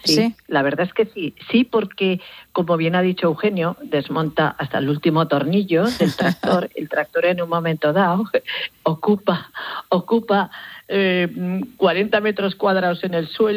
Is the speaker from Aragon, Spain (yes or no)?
yes; Huesca, Aragon, Spain; dado que nosotros somos de Huesca